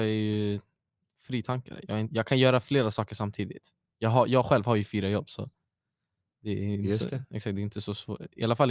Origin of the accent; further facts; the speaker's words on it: Haninge, Stockholm County, Sweden; ibland förut för det var Haninge. Okay. Jag var ju uppväxt i Haninge, men